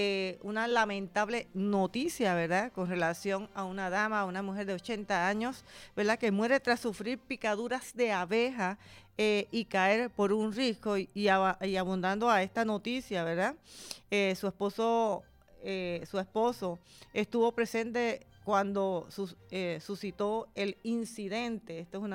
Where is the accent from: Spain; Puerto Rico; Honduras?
Puerto Rico; porque sabemos que somos aquí, los puertorriqueños